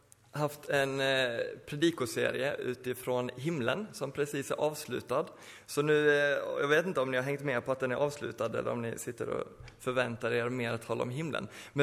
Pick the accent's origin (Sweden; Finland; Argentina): Sweden; Örebro, Örebro County; jag kommer från Örebro.